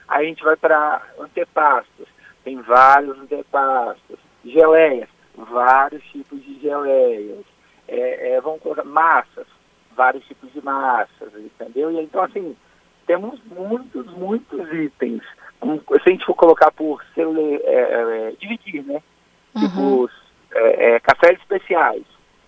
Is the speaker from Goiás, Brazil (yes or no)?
no; Marechal Floriano, Espírito Santo, Brazil; Eu sou daqui, sou nascido e criado aqui em Marechal Floriano, nasci aqui em Araguaia